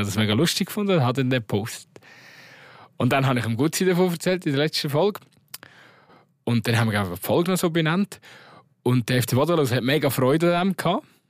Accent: Aargau, Switzerland; als Aargauer Fußballfan kann man jetzt einfach die Stimmung einmal geniessen

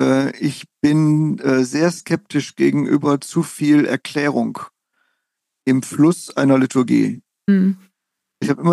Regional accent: Münster, North Rhine-Westphalia, Germany; moved away; Ich komme ja aus Münster

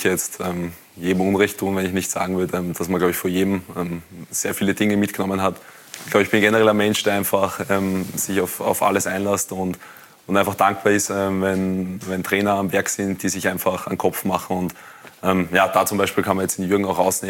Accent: Lower Austria, Austria; ich komme aus dem Bezirk Wiener Neustadt

